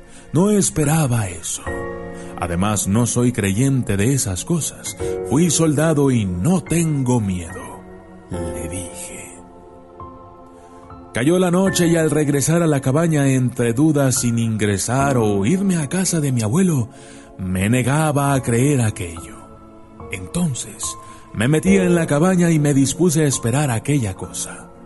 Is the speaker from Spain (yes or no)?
no; Pisco, Ica, Peru; ya de adulto, después de haber servido a mi patria, decidí ir a mi pueblo natal, Pisco.